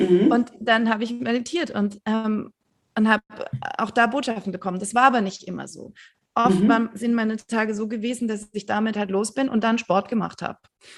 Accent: Stuttgart, Baden-Württemberg, Germany; now in Berlin, Germany; Ich bin in Stuttgart aufgewachsen.

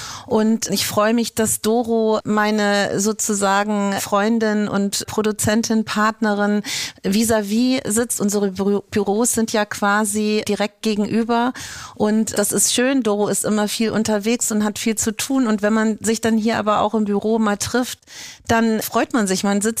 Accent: Hamburg, Germany; ich bin Hamburgerin, die Einzige, wie ich ja gerade feststelle, aber ich mag meine Stadt und ich bin stolz darauf

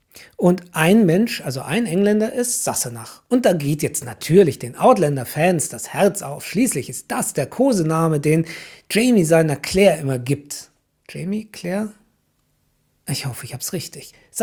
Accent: Germany; Ich komme aus Deutschland, also starten wir unsere Reise heute in Deutschland.

